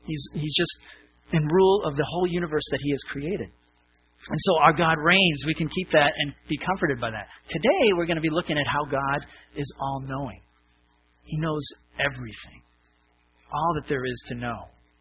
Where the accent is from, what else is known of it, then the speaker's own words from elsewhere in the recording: Massachusetts, United States; born there; you may know that I was born in Massachusetts, some of you, that I graduated from Chelmsford High School, which is located in Massachusetts as well